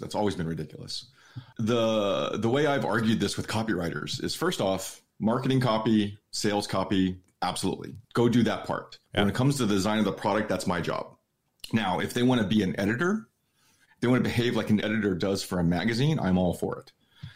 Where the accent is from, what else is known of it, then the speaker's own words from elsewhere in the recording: United States; being an American, I'm constantly keeping an eye on what's going back on at home